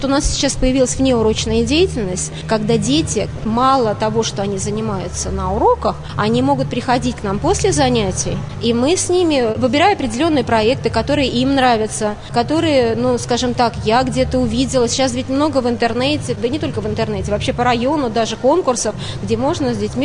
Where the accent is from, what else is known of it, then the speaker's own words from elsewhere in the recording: Peski, Moscow Oblast, Russia; Я родилась в Коломенском районе, в поселке Пески, в 1967 году.